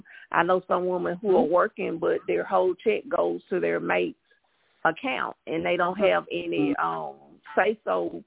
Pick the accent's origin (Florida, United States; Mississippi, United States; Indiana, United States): Mississippi, United States; Well, I am a Southern girl by nature. I'm from Mississippi.